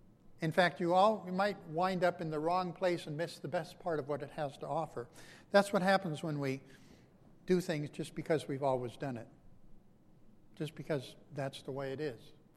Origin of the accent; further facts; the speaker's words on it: Long Beach, California, United States; about my growing up in Long Beach